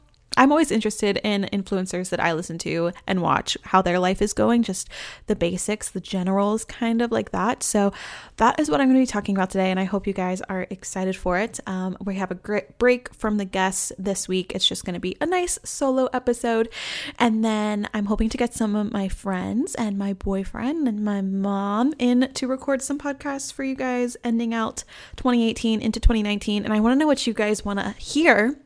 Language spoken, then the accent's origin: English; Tennessee, United States; now in Nashville, United States; Actually, I am home for the holidays from Nashville, Tennessee, back to my hometown in Tennessee.